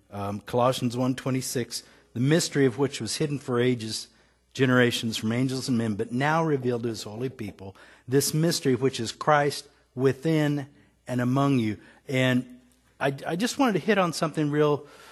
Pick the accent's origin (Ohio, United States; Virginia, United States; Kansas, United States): Kansas, United States; I was raised in Kansas, and we didn't use big words like restitution there